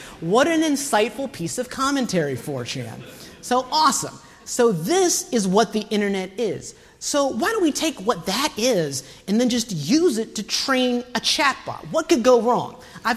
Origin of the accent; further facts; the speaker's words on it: Georgia, United States; I grew up in the South, okay?